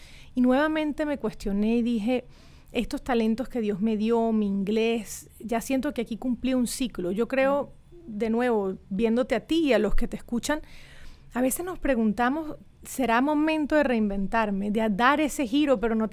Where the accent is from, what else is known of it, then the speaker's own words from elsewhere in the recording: Venezuela; moved away as an adult; now in United States; Soy venezolana de pura cepa. En Estados Unidos tengo, parece mentira, nada más 11 años.